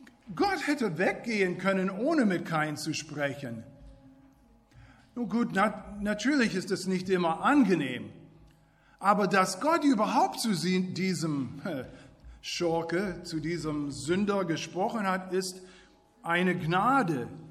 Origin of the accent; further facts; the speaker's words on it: United States; Habt ihr gewusst, als ich aufgewachsen bin, ich bin Amerikaner, ich wusste nicht, wie man das macht.